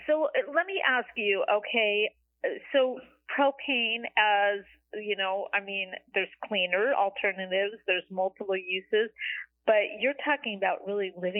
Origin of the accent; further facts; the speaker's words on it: California, United States; It is a hole because I'm from California too.